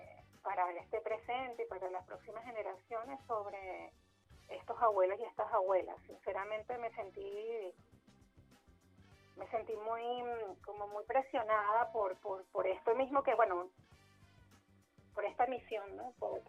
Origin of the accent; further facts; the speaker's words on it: Venezuela; es una memoria que forma parte de nuestro ADN como sociedad venezolana.